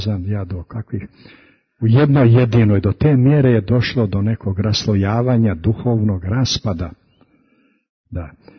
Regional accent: Montenegro; pa ja sam iz Morače, iz Crne Gore, Crnogorac

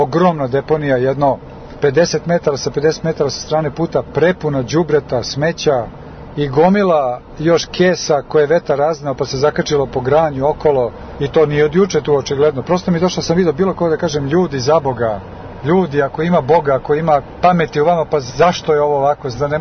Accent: Belgrade, Serbia; born there; Ja sam rođen u Beogradu, ali nekako ovu Šumadiju osjećam svojom domovinom, svojom otadžbinom, svojim tlom.

